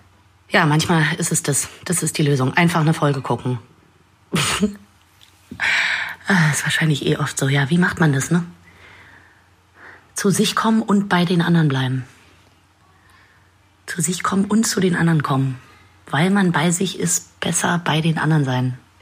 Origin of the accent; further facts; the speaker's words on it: Berlin, Germany; nach München zu fahren als Berlinerin.